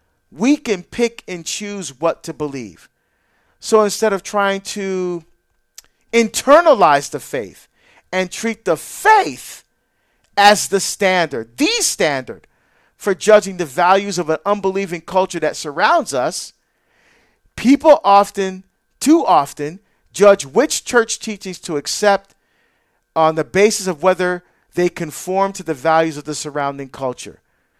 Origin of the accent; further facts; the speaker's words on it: New Jersey, United States; moved away as an adult; when I was still living in my home state of New Jersey, and I was working as a detective